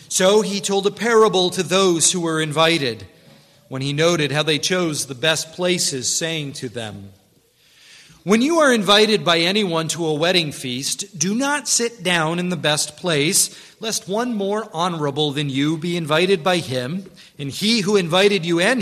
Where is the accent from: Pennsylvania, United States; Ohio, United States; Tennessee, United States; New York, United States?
New York, United States; Growing up in New York, I heard about pizza from the folks who were around me the same way some people heard about the boogeyman.